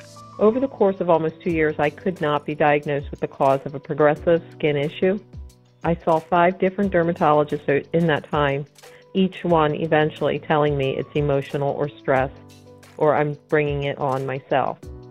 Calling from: New Jersey, United States; I'm calling from New Jersey.

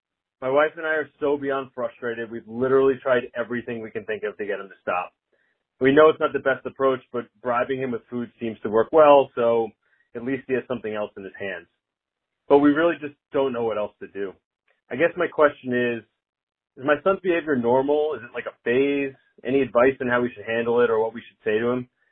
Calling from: Pennsylvania, United States; I'm from Pennsylvania and I have two little boys, 5 and 3.

